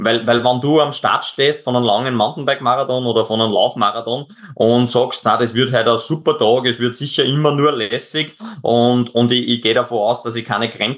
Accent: Austria; wie bei uns in Österreich

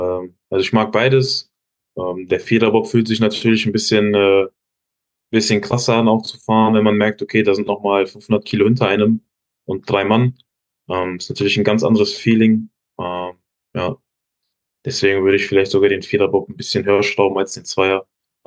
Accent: Giessen, Hesse, Germany; Auch aus der Region, wo ich herkomme. Ich komme ja aus Hessen, aus Gießen.

